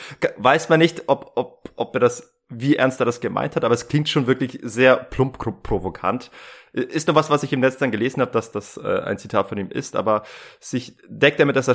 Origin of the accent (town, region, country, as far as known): Germany